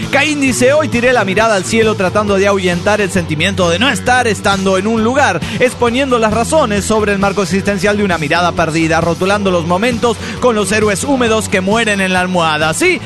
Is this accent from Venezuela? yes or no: yes; Valencia, Carabobo, Venezuela; de Valencia, Venezuela.